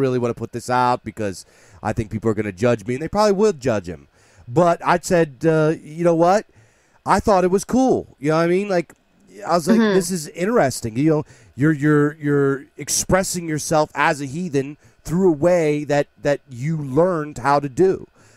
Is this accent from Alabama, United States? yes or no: no; Pennsylvania, United States; In where I grew up in Pennsylvania, people like the if there is like a traditional music here, it would be polka.